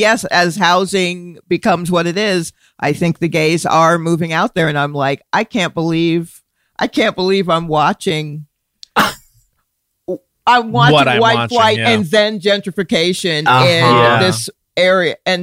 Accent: Stone Mountain, Georgia, United States; I grew up in Atlanta.

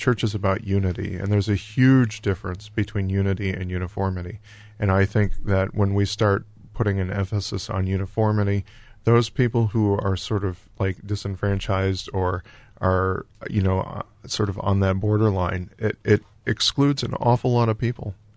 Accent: Detroit, Michigan, United States; like I grew up in Detroit, and in the 80s they closed a lot of churches up there

